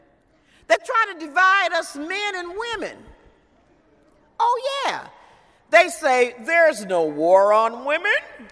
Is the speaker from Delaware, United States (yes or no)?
no; Racine, Wisconsin, United States; we took out one of the state senators in my hometown in Racine.